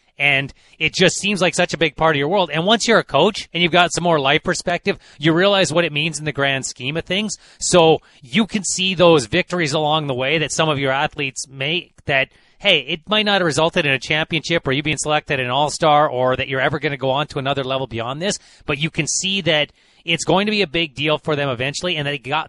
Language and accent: English; Massachusetts, United States; accent: Boston; That's exactly who Wahlberg was playing, right down to my Boston accent.